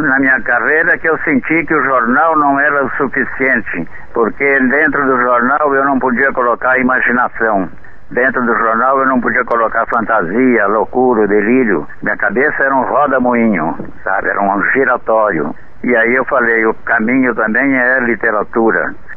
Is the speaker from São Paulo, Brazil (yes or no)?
yes; Araraquara, São Paulo, Brazil; moved away as an adult; now in São Paulo, Brazil; aos 21 eu vim para São Paulo, isso eu comecei no interior, em Araraquara, onde nasci. Vim para São Paulo aos 21